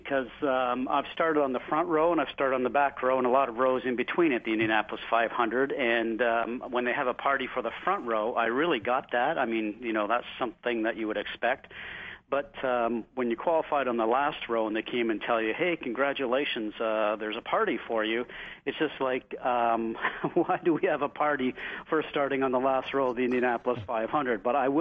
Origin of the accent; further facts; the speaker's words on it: Canada; Well, I think because I'm Canadian